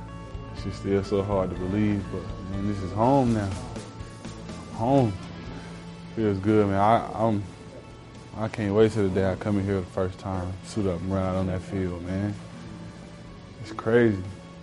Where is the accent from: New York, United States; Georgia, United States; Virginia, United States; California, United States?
Georgia, United States; Moultrie; you know, I'm from Moultrie. I never felt nothing like that before.